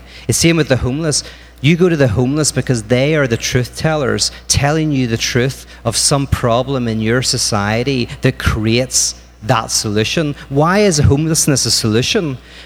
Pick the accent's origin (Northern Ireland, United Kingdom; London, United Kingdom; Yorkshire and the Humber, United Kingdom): Northern Ireland, United Kingdom; And I grew up in Northern Ireland during kind of this thing called the Troubles.